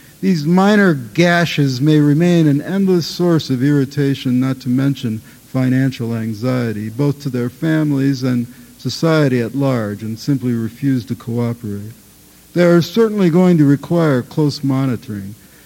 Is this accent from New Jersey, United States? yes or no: no; California, United States; I grew up partly in California, which explains the scene